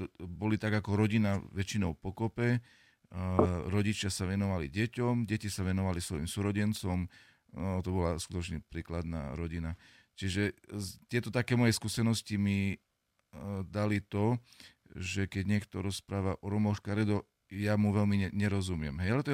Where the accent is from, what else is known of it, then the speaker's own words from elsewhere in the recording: Prešov, Prešov Region, Slovakia; also born or lived in Levoča; A keď som sa presťahoval do Prešova, teda keď sa naša rodina presťahovala